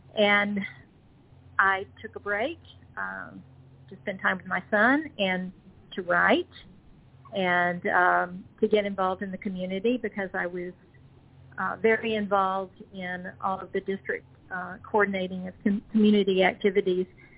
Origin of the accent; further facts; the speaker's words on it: Tuscaloosa, Alabama, United States; also born or lived in Gadsden / Colorado; Well, I was born in Gadsden, but I grew up mostly in Tuscaloosa with a couple of years kind of in between. Then we were in Colorado, but came back to Alabama.